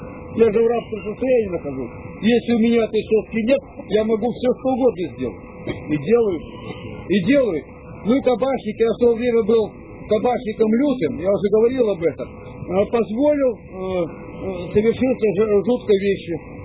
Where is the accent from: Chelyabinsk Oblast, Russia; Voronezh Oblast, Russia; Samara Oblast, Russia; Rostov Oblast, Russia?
Chelyabinsk Oblast, Russia; Chelyabinsk; Кстати, я родился в Челябинске, в Сороковке, Челябинск город. Приезжаю в родной город